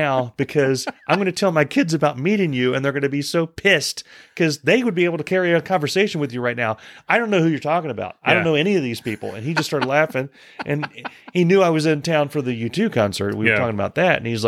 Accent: United States; Except he got scrambled eggs and I got mine over easy because I'm an American.

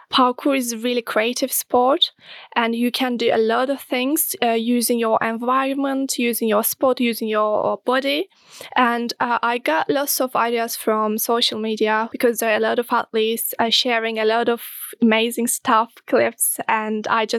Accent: Turkey; I do parkour and free running, and I'm from Turkey.

